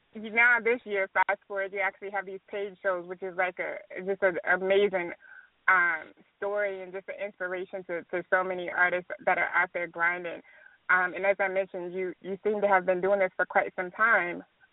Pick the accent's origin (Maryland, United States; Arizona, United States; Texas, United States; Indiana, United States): Texas, United States; Killeen; I'm from Texas. I'm in Vegas right now, but I'm from Killeen, which is about an hour from Austin.